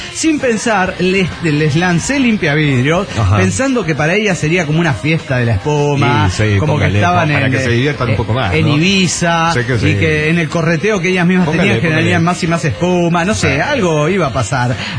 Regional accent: Andalgalá, Catamarca, Argentina; now in Tucumán, Argentina; yo estaba viviendo en Belén, Catamarca, efectivamente, y en Andangalá, Catamarca, que es mi tierra de origen, tierra de lucha contra las megaminerías.

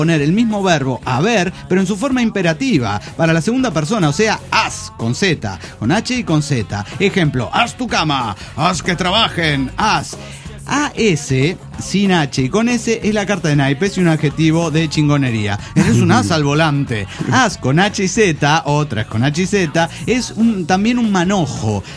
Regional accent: El Salvador; Yo soy de El Salvador.

